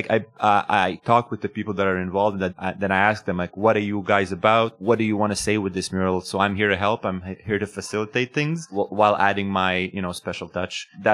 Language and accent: English; Sherbrooke, Quebec, Canada; I'm originally from Sherbrooke, so just coming back in within the area is pretty awesome.